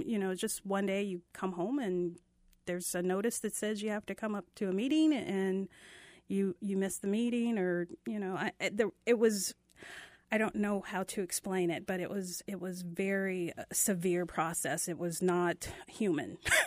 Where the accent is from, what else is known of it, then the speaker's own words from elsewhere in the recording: Brooklyn, New York, United States; I grew up on 27th in Brooklyn, where my mom still lives.